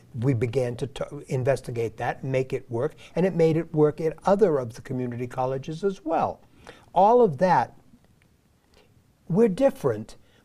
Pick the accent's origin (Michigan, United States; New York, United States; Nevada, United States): Nevada, United States; Reno; He's from Las Vegas. I'm from Reno. There's a difference.